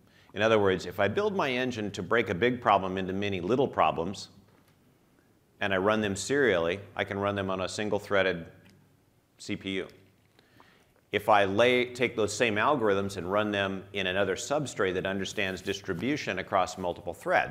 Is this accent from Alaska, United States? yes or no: no; Colorado, United States; I'm from Colorado, I live in Denver, married a Colorado University grad from the business school.